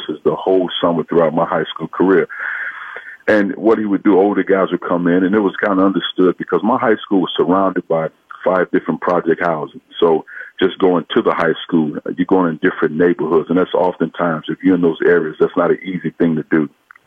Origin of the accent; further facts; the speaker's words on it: East St. Louis, Illinois, United States; when I grew up in East St. Louis, the things I went through, the things I tried to overcome, had to overcome, my experiences from East St. Louis to West Lafayette, Indiana, where I attended Purdue University